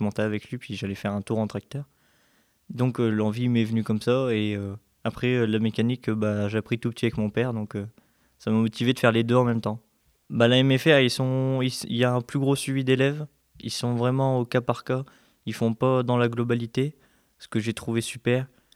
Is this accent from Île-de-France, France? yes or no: no; Maubeuge, Hauts-de-France, France; born there; now in Sémery, France; j'ai 18 ans et j'habite à Sémery, dans l'Avesnois. Je suis né à Maubeuge